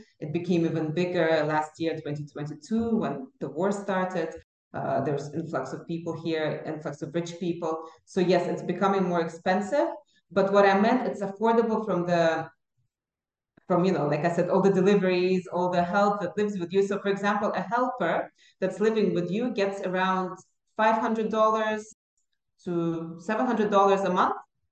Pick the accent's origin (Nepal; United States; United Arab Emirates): United Arab Emirates; Dubai; when I was studying in Canada in 2004, 2008, I visited America, when I would tell people I'm from Dubai